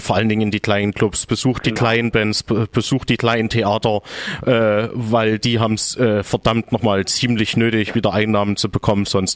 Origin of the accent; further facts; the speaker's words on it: Saxony, Germany; gerade wo ich herkomme aus dem Erzgebirge